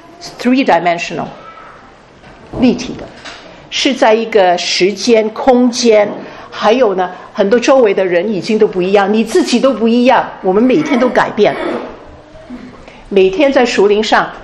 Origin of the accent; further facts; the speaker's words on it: China; 我们中国人的背景一定会说以下的一句话